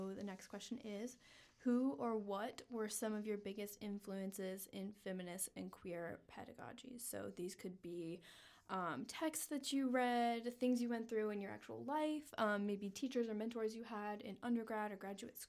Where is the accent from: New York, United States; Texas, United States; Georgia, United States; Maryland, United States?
Texas, United States; Dallas; so I'm from Dallas, actually, so I know a lot of people that go to A&M.